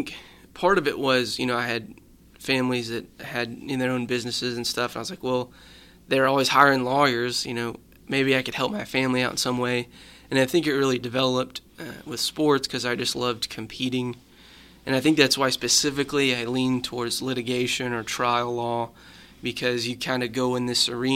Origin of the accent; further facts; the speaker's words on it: Rogers, Arkansas, United States; Yeah, so I grew up in Rogers, Arkansas. It's in the corner of Northwest Arkansas, and it's a nice little, you know, nook or haven of the state.